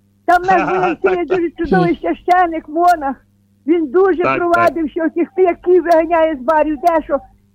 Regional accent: Turynka, Lviv Oblast, Ukraine; now in Lviv, Ukraine; Так. Я з Туренки, так, але я... Тепер у Львові, поки що.

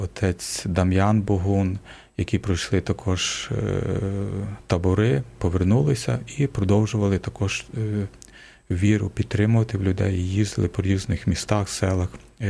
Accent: Yavoriv, Lviv Oblast, Ukraine; Я родом з Яворова Львівської області, і в нас був монастир сестер Василянок.

